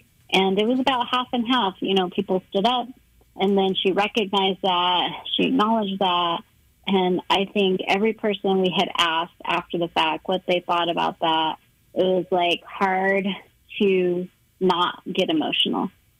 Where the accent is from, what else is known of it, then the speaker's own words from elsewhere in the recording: United States; I am a Native person. I am Native American. I am a proud citizen of the Navajo Nation. I had come from a strong lineage of matriarchs. My people suffered. My family suffered.